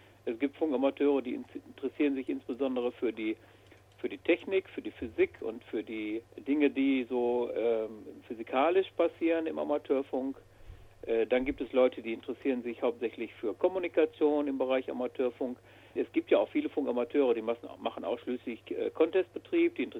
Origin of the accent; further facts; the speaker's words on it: Herford, North Rhine-Westphalia, Germany; Ja, ich komme aus Herford